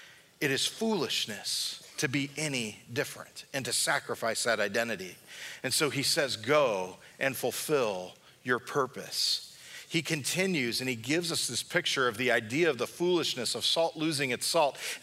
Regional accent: Long Beach, California, United States; But when I grew up in Long Beach, we had this one hill right in the middle of the city.

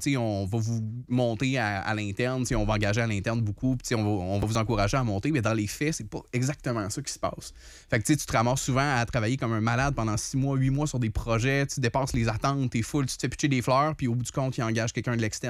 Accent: Montreal, Quebec, Canada; now in Quebec City, Canada; Je suis originaire de Montréal, mais ça fait 26 ans que je suis à Québec. Fait que oui, je suis un gars de Québec.

